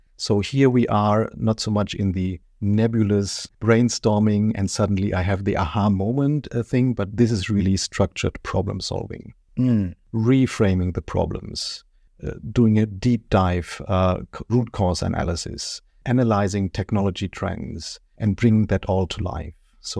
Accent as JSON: {"language": "English", "country": "Germany", "tie": "born or raised there", "second_language": "English", "said": "You might hear it from my accent. I'm born and raised in Germany."}